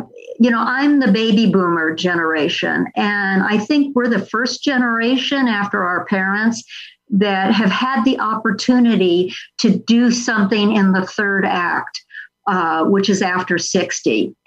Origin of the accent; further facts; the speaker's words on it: California, United States; because I'm from Southern California, to see the ocean.